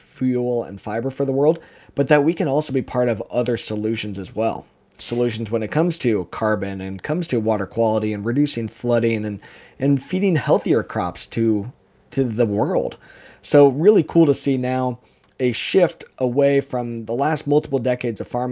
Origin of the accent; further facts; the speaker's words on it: United States; And as American farmers, we're extremely good at producing corn and soybeans and our other commodities